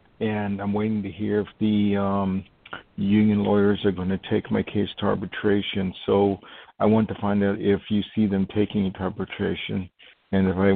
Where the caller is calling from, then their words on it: New York, United States; Oh, I'm calling from New York.